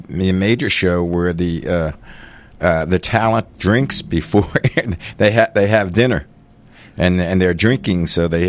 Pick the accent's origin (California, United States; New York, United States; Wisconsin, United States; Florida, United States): New York, United States; You know, I'm from New York, as I know you are, and that's a common experience.